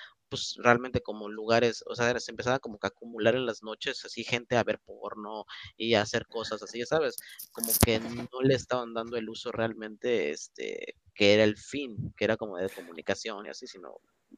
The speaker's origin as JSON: {"language": "Spanish", "country": "Mexico", "said": "Les lamento informarles que todos somos mexicanos, estemos dentro o fuera del territorio"}